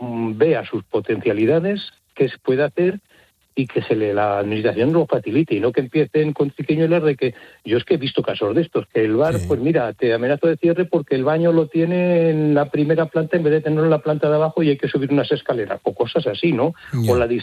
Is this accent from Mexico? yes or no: no; Castile and León, Spain; yo soy de un pueblo de Soria pequeñito, viven unos 500 habitantes, pero luego se llena en fines de semana y verano.